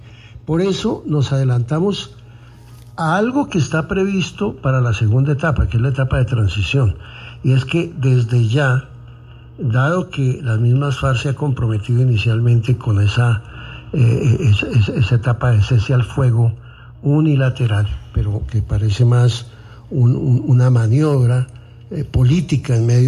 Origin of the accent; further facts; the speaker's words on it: Zipaquirá, Cundinamarca, Colombia; Yo fui alcalde del 2001 al 2003 en mi ciudad natal, en Zipaquirá, y ya existía.